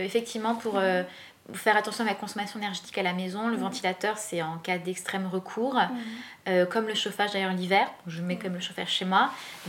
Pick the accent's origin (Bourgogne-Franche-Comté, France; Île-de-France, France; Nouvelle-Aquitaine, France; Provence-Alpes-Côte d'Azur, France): Île-de-France, France; Paris; moi, je suis parisienne, j'habite à Paris.